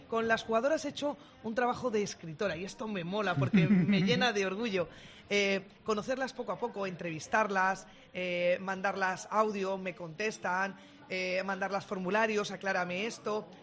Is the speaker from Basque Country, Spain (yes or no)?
no; Madrid, Community of Madrid, Spain; Ella es de un barrio muy cercano al mío.